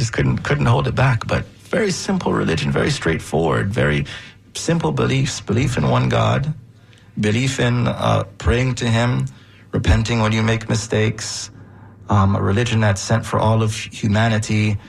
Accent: Jamaica; I was, you know, was of course as a Jamaican

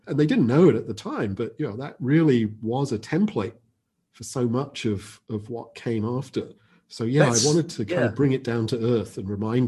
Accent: England, United Kingdom; So I was born in England. Actually, my father is American. My mother is British. I grew up in England

